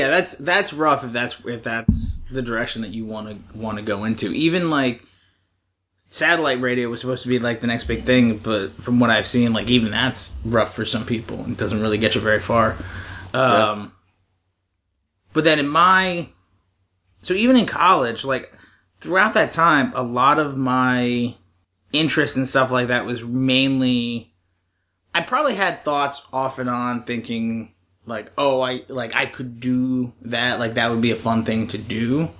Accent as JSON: {"language": "English", "region": "New Jersey", "country": "United States", "tie": "born or raised there", "said": "I grew up in New Jersey, which we talked about, went to school at Penn State, then I ended up coming here because I got family around here"}